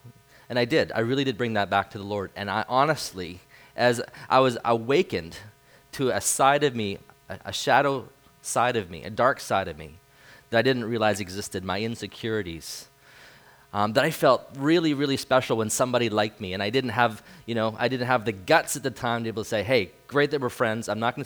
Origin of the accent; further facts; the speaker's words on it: Vernon, British Columbia, Canada; also born or lived in Kelowna / Winfield; I grew up in Vernon. I lived in Kelowna. And then God called me to Winfield.